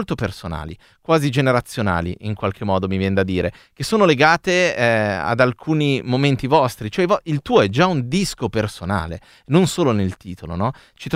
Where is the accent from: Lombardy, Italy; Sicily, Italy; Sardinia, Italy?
Lombardy, Italy; Milan; io vengo proprio dalla Barona